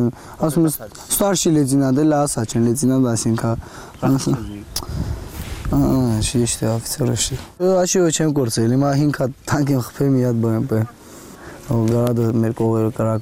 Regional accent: Vanadzor, Lori, Armenia; Չէ, ես Կիրովականից եմ

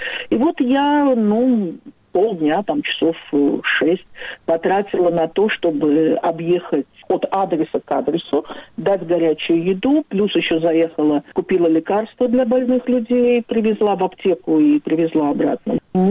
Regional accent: Baku, Azerbaijan; now in Israel; Я из Баку, да, я из Баку.

